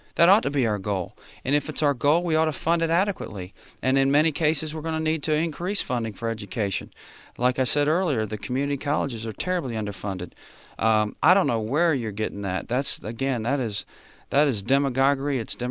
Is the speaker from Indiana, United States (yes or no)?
no; Wilmington, North Carolina, United States; I met a senior in high school in my hometown of Wilmington, a New Hanover County high school senior